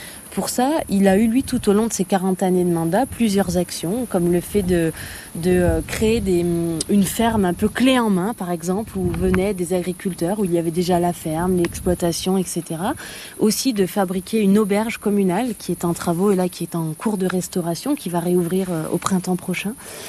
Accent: Auvergne-Rhône-Alpes, France; moi, je viens de la Haute-Loire, qui est toute proche. Donc ouais. je traverse chaque jour cette frontière un peu symbolique entre la Haute-Loire et l'Ardèche.

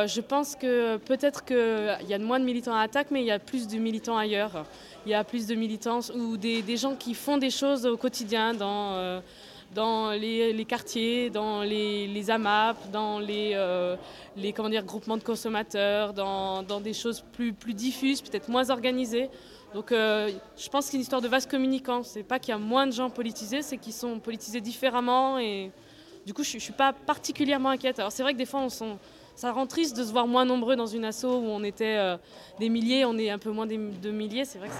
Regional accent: Vienne, Auvergne-Rhône-Alpes, France; Moi, je viens de Vienne, à côté de Lyon.

